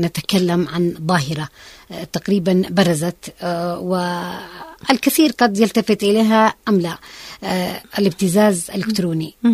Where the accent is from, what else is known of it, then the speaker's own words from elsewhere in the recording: Yemen; لنا كيمنيين نفتخر بموقفنا مع غزة